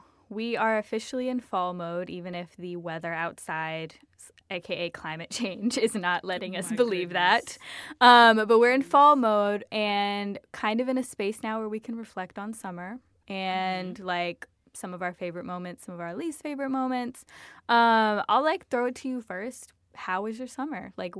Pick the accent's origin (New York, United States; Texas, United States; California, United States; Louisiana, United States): Louisiana, United States; but I'm from Louisiana, too. So it was really nice to be home.